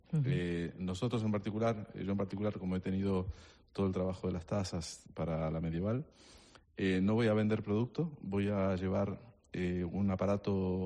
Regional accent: Uruguay; Para los uruguayos, yo soy uruguayo y nos gusta el fuego.

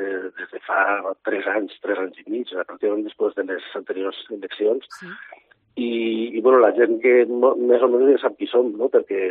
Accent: Benicarló, Valencian Community, Spain; Soc molt benicarlando, estic molt orgullós de ser benicarlando

